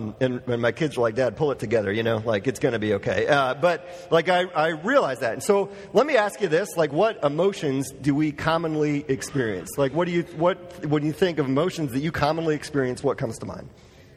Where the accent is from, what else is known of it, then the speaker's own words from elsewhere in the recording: Wisconsin, United States; And I grew up in Wisconsin, so I'm a big Green Bay fan.